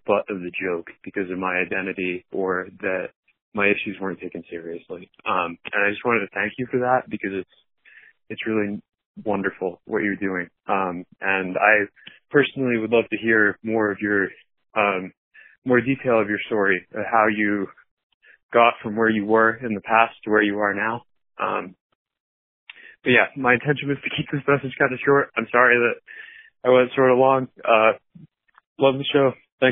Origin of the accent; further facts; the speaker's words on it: Maine, United States; I prefer if you believe my last name. I'm from Central Maine. I am a trans woman